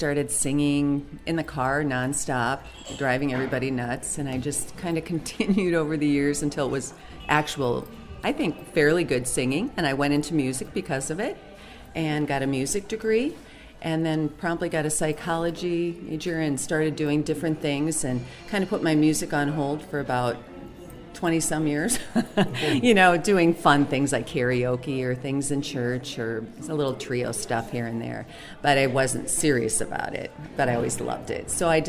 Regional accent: Minnesota, United States; No, I'm from Minnesota, so I'm up in the cold.

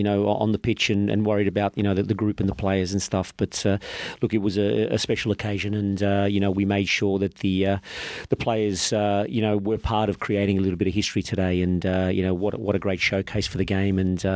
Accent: Australia; And from an Australian perspective, we need a lot of our

